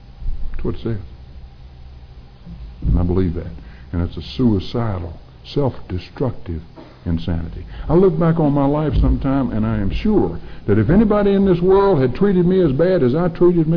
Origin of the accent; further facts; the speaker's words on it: North Carolina, United States; I'm being locked up on a regular basis in the Wake County Jail in my hometown, where my daddy's on the Board of Deacons for 55 years